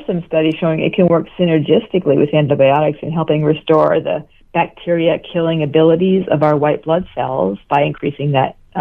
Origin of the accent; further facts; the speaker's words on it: Vermont, United States; I came from Vermont to attend Bastyr University, and I'm still living here. So I'm an example of somebody who's from another state